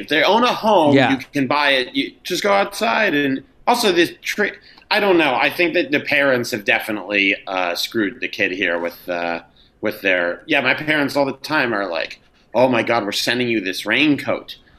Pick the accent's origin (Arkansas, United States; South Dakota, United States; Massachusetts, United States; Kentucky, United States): Massachusetts, United States; Boston; I'm from Boston, a city of Teamsters and, you know, lazy construction.